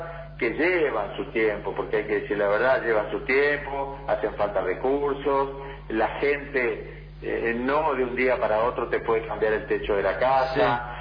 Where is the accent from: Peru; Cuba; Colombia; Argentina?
Argentina; Reconquista, Santa Fe; Yo soy de Reconquista, en la provincia de Santa Fe.